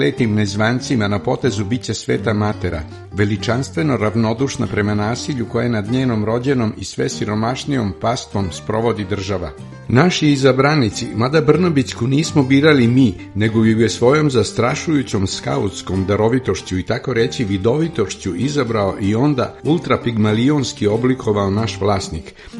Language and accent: Serbian; Kikinda, Vojvodina, Serbia; zbog kojeg mi je nelagodno što potičem iz Kikinskog distrikta